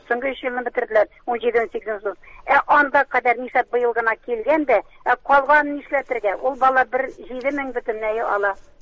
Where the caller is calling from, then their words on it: Kazan, Tatarstan, Russia; Мин Казаннан